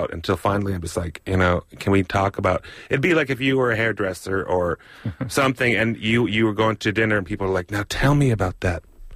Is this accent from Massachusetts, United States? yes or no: no; Minneapolis, Minnesota, United States; born there; also born or lived in Upstate New York / New England / Iceland; And I was born in Minneapolis. And then I moved around a lot to upstate New York, New England. But always back and forth between the States and Iceland.